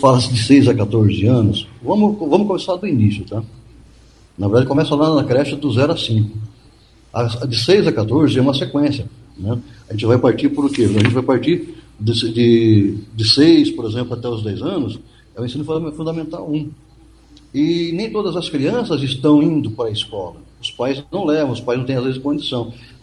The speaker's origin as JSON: {"language": "Portuguese", "town": "Apucarana", "region": "Paraná", "country": "Brazil", "tie": "born there", "lives_now": "Maringá, Brazil", "said": "nasci de Apucarana, em Maringá desde 71."}